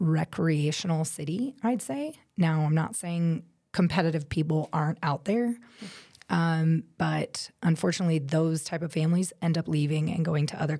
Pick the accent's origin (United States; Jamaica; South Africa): United States; Longmont, Colorado; So I grew up in Longmont. I graduated Longmont High. I played soccer here in town